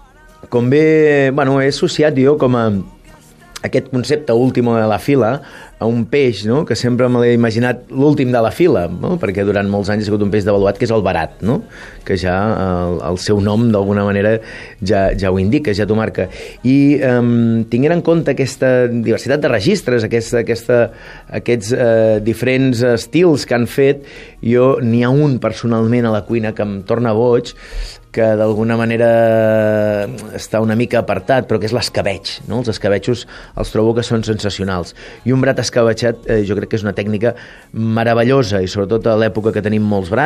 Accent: L'Escala, Catalonia, Spain; som de l'Escala.

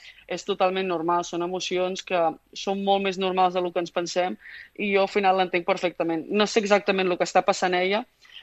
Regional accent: Begur, Catalonia, Spain; also born or lived in New York / Girona; jo he nascut a Nova York, després hem viscut a Girona, a Begur, on he estat més anys de la meva vida és a Begur

